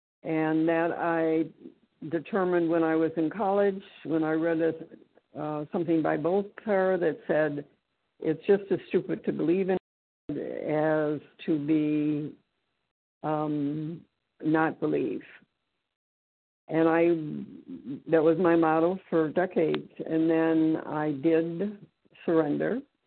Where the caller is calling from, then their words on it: Michigan, United States; Good morning. Thank you for your service. I'm from Michigan.